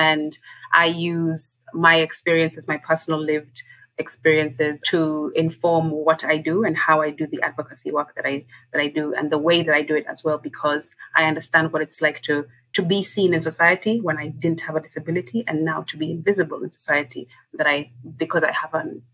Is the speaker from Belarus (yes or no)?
no; Kenya; I'm from Kenya, first of all.